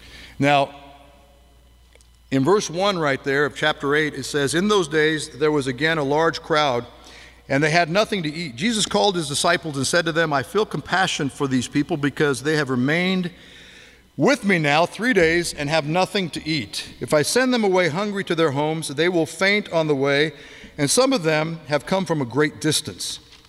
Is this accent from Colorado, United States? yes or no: yes; Colorado, United States; now in California, United States; I'm a country boy. I came from Colorado. I was raised in Colorado and did a lot of ministry in New Mexico and somewhere in the Southwest.